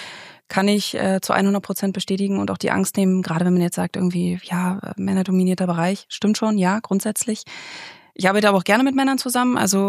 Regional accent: Berlin, Germany; also ich bin Berlinerin.

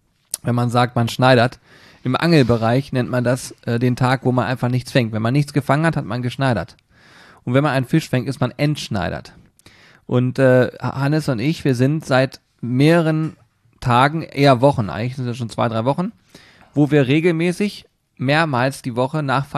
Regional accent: Hanover, Lower Saxony, Germany; ich komme aus Hannover, ich kenne mich hier ein bisschen aus

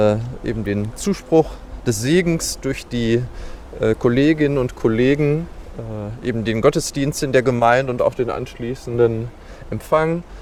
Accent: Dortmund, North Rhine-Westphalia, Germany; born there; ich bin 41 Jahre alt, gebürtiger Dortmunder. Eben seit dem 1. Oktober hier in Gladbeck als Pfarrer im Probedienst tätig.

